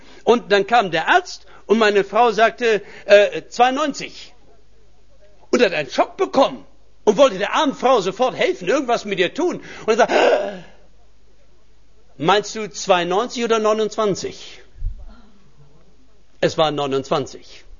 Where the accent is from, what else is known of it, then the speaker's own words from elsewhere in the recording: Berlin, Germany; Ich komme eigentlich aus Berlin.